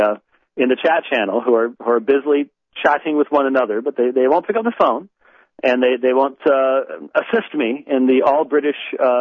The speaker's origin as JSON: {"language": "English", "region": "Minnesota", "country": "United States", "tie": "born there", "said": "I was born in Minnesota, but I don't call it my homeland because my ancestors came from Scotland, of course. So, I was born up in Minnesota"}